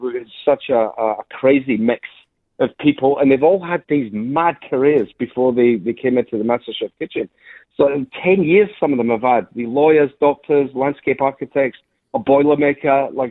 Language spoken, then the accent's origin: English; Glasgow, Scotland, United Kingdom; I'm from Glasgow.